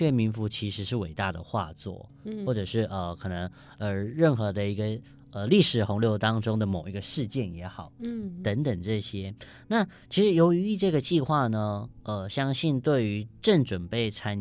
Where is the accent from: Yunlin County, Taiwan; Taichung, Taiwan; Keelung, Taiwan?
Yunlin County, Taiwan; 对，这是我们云林人的特色。